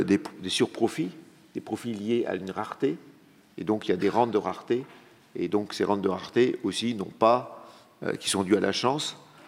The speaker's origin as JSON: {"language": "French", "town": "Marseille", "region": "Provence-Alpes-Côte d'Azur", "country": "France", "said": "Je viens de Marseille, donc je suis d'assez près de la situation."}